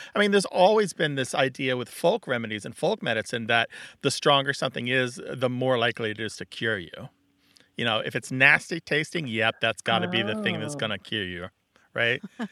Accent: Missouri, United States; Missouri, where I'm from, you might say, "I'm from Missouri, you're going to have to show me."

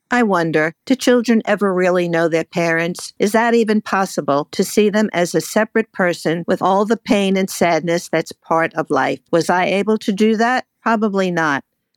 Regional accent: New York, United States; Growing up on Long Island, we would often visit my grandparents, my mother's parents, who lived in Mount Vernon.

